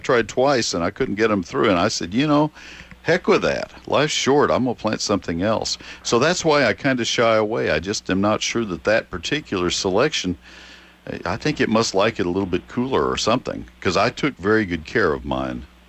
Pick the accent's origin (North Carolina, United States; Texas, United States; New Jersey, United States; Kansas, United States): Texas, United States; The old-fashioned American arborvitae that we grew when I was growing up in Texas, that was commonplace in landscapes.